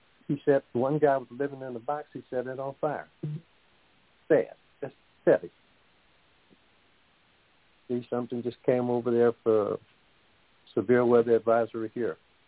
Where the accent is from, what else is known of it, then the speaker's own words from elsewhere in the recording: New Orleans, Louisiana, United States; Like I said before, growing up in New Orleans, I never seen a tornado until like last year sometime, I think it was.